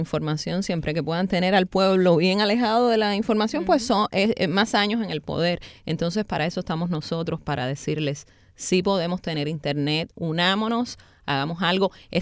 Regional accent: Cuba; tiene que ver con Cuba porque somos cubanos

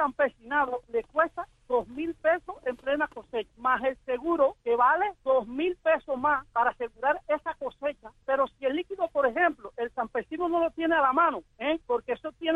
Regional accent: Cuba; porque yo no soy chino, yo soy cubano, yo no como bola de arroz

